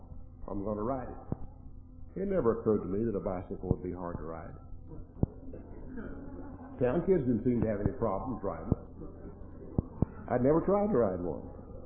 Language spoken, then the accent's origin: English; Bovina, Texas, United States; When I was a kid, I was raised out in West Texas, a little old farm 10 miles from the big town of Bovina, Texas.